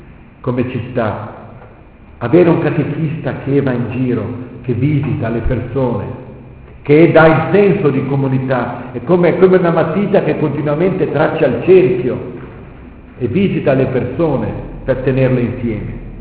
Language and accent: Italian; Lombardy, Italy; also born or lived in London; sono lombardo della provincia di Lecco, che ho studiato a Londra e non a Roma